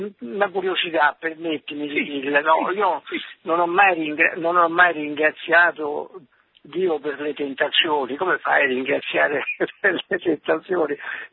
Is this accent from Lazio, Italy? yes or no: yes; Rome, Lazio, Italy; now in Lombardy, Italy; io sono qui in Lombardia da tanti anni, da Romano che ha dovuto lasciare.